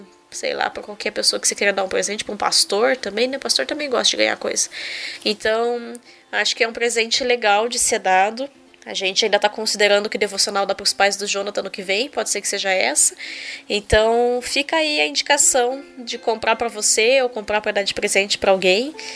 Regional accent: Brazil; É, a gente como brasileiro está isento, né, nesse momento de conflitos armados

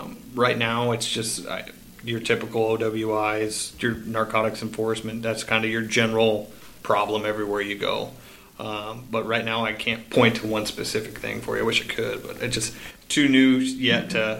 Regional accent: Denison, United States; Well, I'm originally from Denison. No, it's a smaller community as well, about an hour from here.

